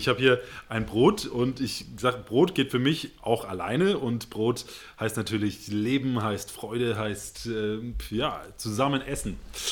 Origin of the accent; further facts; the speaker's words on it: Hamburg, Germany; in meine Heimatstadt, man hört das an meinem Akzent, nach Hamburg reingefahren